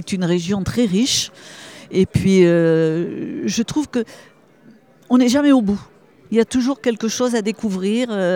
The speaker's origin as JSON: {"language": "French", "country": "Algeria", "tie": "born there", "said": "Dans le pays où je suis née, en Algérie."}